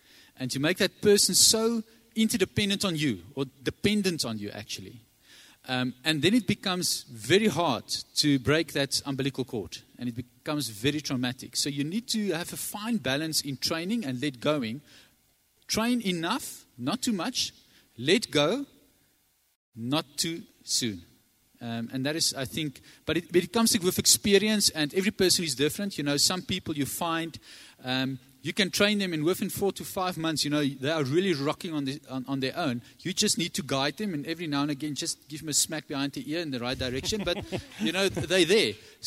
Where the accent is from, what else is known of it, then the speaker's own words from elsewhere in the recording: Centurion, Gauteng, South Africa; I'm from Centurion, Gauteng.